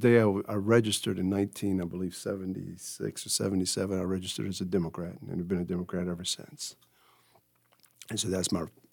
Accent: Wilmington, North Carolina, United States; I was born and raised right here in Wilmington, North Carolina. I went to school here, went to university here, and ended up working here. And this is my hometown.

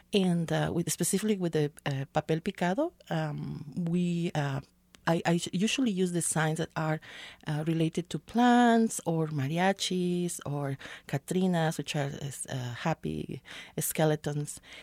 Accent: Veracruz, Mexico; I'm originally from Mexico, from the Gulf Coast, the state of Veracruz.

